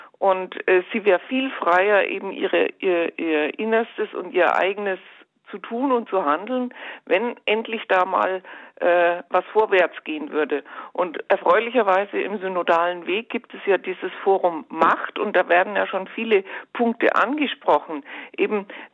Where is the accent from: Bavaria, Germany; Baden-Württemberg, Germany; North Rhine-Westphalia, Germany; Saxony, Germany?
Bavaria, Germany; ich stamme aus dem Bistum Regensburg, und da hatten wir sowas Ähnliches, damals mit Bischof Gerhard Ludwig Müller.